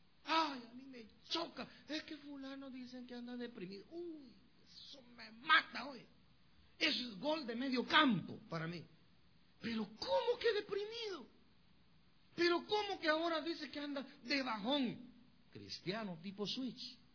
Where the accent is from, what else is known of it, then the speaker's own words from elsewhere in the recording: Guatemala; ¿soy costarricense? Me dijo. No, le digo, soy guatemalteco.